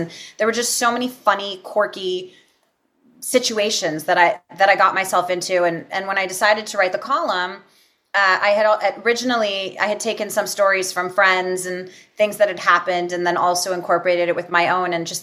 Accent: Los Angeles, California, United States; I'm originally from Los Angeles, and I had done a lot of work in L.A.

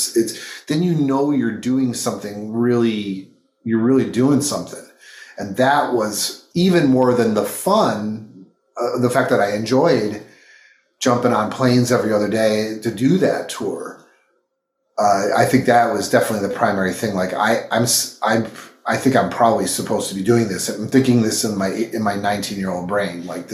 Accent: Buffalo, New York, United States; I remember they came to Detroit because I'm from Buffalo

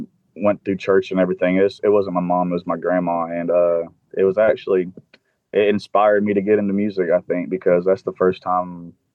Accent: Aiken, South Carolina, United States; You know, I'm from Aiken, South Carolina. I like to do redneck stuff. I am a redneck, but that's what I am.

